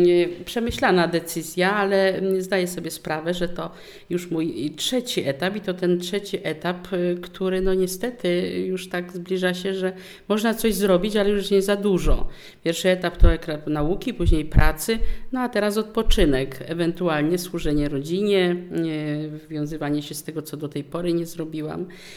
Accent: Rawa Mazowiecka, Łódź Voivodeship, Poland; ja w ogóle pochodzę z gminy Rawa Mazowiecka, tam w Rawie Mazowieckiej kończyłam liceum.

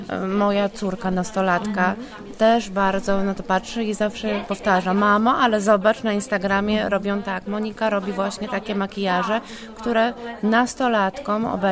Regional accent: Masovian Voivodeship, Poland; Okolice Wołomina.

